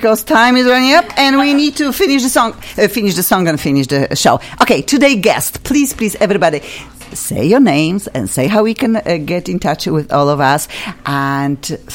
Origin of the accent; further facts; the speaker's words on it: Poland; I am from Poland.